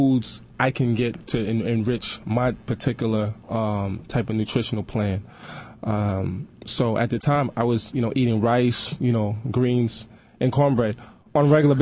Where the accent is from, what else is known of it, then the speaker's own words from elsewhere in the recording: Brooklyn, New York, United States; I'm born and raised in Brooklyn.